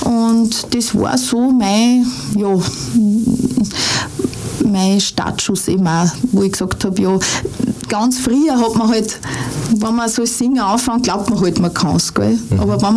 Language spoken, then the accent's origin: German; Upper Austria, Austria; accent: Mühlviertel dialect; Aber für mich hat das mühviertlerisch, also Mundart hat man immer schon taugt.